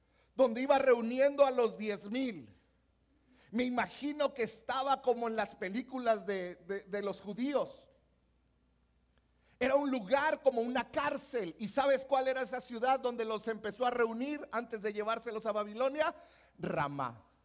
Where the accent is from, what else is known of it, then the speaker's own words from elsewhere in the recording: Mexico; Gracias a Dios somos mexicanos, Raciel.